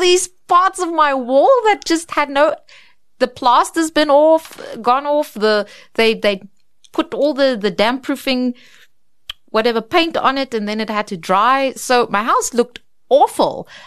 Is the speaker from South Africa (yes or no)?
yes; Karoo, South Africa; I really think that growing up in the Karoo with those mountains and that vast landscape